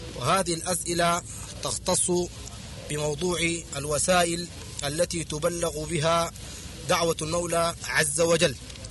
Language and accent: Arabic; Sudan; نحن شباب من السودان من جماعة أنصار السنة المحمدية